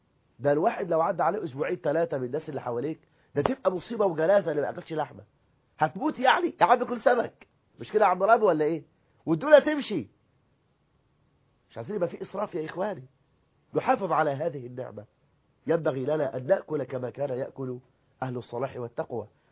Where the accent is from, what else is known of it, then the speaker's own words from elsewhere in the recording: Egypt; إحنا مصريين بقال 40 سنة ناس بتاكل فول وطعمية،